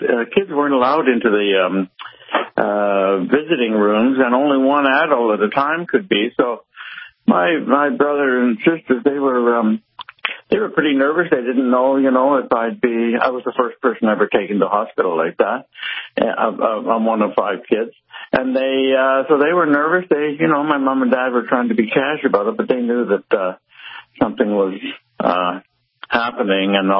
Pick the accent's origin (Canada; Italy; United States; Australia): Canada; Toronto, Ontario; I'm from Toronto, Canada